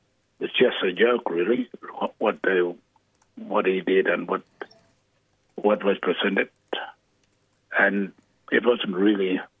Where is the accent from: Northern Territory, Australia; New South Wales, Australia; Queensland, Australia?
Northern Territory, Australia; first language Warlpiri; English is a second language; I'm a Warlpiri man. My language is Warlpiri, and I'm from Yindamal.